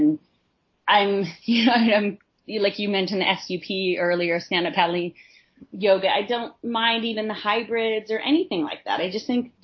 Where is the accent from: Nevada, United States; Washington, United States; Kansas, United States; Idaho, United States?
Idaho, United States; moved away as an adult; also born or lived in New York; I grew up out in Idaho and I'd always been dancer, theater person. And I moved to New York for NYU acting school.